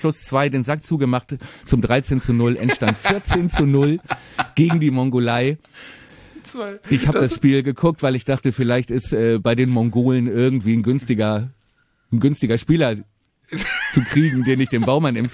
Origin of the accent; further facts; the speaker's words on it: Buchholz, Lower Saxony, Germany; Buchholz in der Nordheide, wo ich auch aufgewachsen bin.